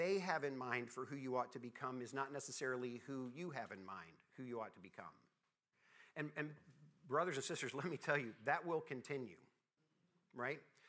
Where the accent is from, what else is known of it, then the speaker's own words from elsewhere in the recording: Alabama, United States; also born or lived in Columbia, South Carolina; when I was growing up in Alabama, and I've lived in Columbia, South Carolina, so I now know that that's the hottest place in the world, but North Alabama comes pretty close.